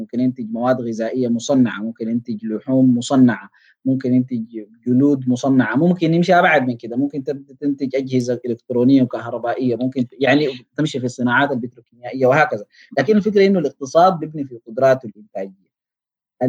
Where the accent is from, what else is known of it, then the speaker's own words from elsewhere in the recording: Sudan; أهم حاجة في الأسس دي إنه نتفق كسودانيين